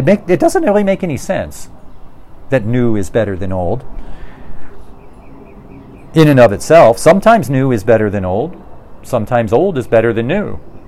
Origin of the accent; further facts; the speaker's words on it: United States; I'm going to speak as an American, 2 in 4 Americans right now. We Americans sometimes think that we are the pinnacle.